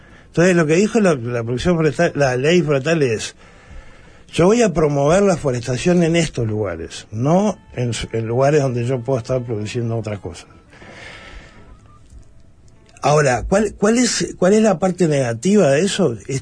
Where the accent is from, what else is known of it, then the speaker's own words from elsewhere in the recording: Uruguay; Yo lo que pienso es esto, como uruguayo, ¿no?